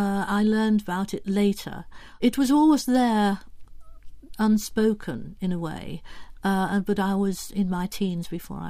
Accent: Spennymoor, North East England, United Kingdom; Yes, I was born in 1937 in Spennymoor in County Durham. And we moved then to a place called Tudor Colliery, which when I was very little, which was just outside.

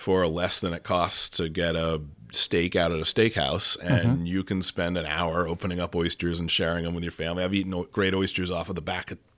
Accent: Northeast, United States; I'm from the Northeast mm-hmm. originally, so scallops right. were very prevalent.

